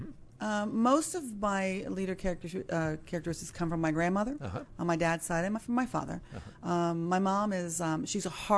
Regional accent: Virginia, United States; But for me, you know, I grew up here locally in the Virginia area, and we were really poor

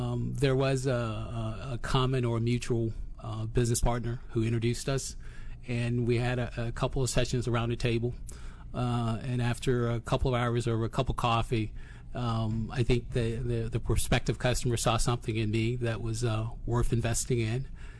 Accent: Danville, Virginia, United States; I'm from a little town in Virginia, southern Virginia, Danville. It's a textile town. And I grew up on a farm.

